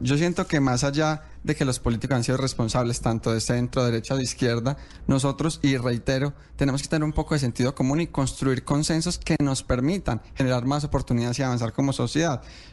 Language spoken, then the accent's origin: Spanish; Colombia; Debe ser una bandera de todos nosotros como colombianos